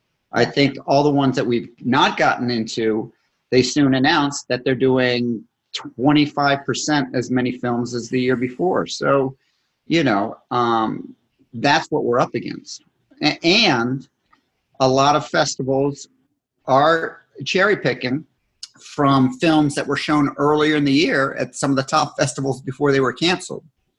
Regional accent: Scotland, United Kingdom; but I'm Scottish, so I like to hold grudges.

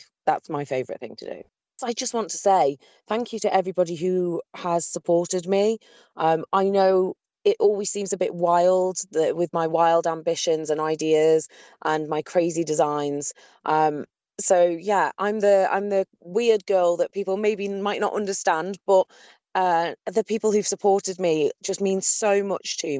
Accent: Isle of Man; And everybody always asks, where are you from? I'm from the Isle of Man.

